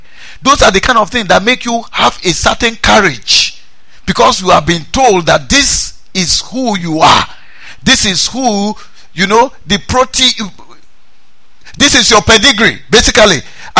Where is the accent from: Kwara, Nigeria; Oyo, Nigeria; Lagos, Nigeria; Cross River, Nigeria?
Kwara, Nigeria; Jebba; when I grew up in Jeba, there was a visiting doctor that used to come